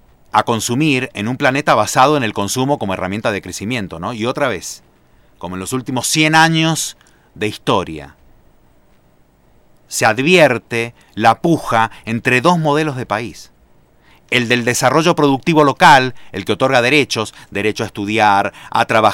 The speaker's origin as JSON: {"language": "Spanish", "country": "Argentina", "said": "que en este país, que en Argentina, que en mi país"}